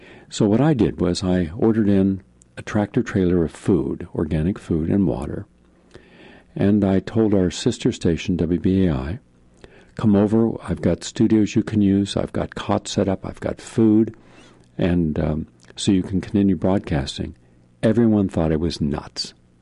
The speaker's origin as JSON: {"language": "English", "region": "West Virginia", "country": "United States", "tie": "born or raised there", "said": "everywhere I went in America, to my home state, West Virginia"}